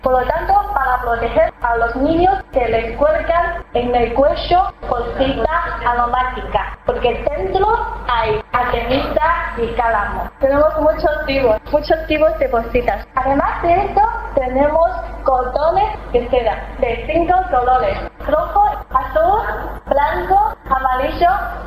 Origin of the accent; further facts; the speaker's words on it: South China, China; Spanish is a second language; Yo soy del sur de China, como del norte.